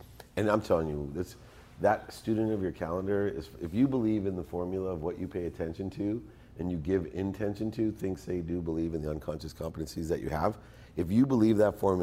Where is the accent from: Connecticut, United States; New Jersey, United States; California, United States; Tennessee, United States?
California, United States; I'm all California.